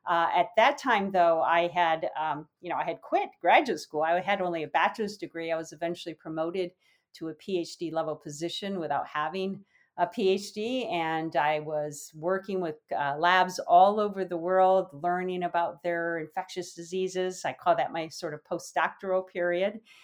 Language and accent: English; Michigan, United States; I graduated from Hope College in Holland, Michigan. I grew up in Michigan and got my bachelor's degree in biology there.